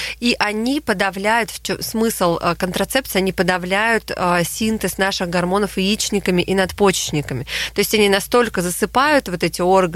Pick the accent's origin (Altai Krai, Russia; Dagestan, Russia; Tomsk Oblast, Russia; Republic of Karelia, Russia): Tomsk Oblast, Russia; Tomsk; Томск, кстати, мой родной город, и я тоже закончила СИБГМУ.